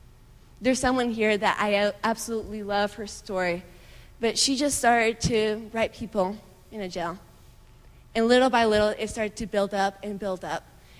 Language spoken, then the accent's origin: English; Colombia; even though I was a missionary growing up in Colombia